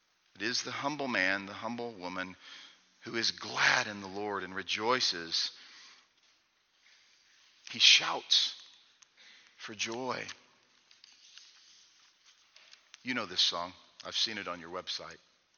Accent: Missouri, United States; Friends, I'm from Missouri. I know what it's like to attempt to persuade a Missouri mule.

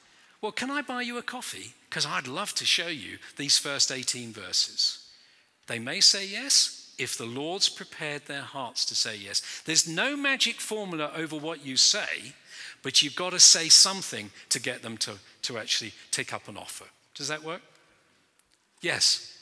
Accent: United Kingdom; I'm British.

